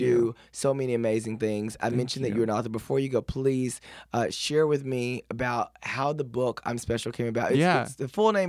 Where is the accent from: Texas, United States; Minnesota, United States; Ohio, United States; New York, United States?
Texas, United States; But I love comfort food because I'm from Texas.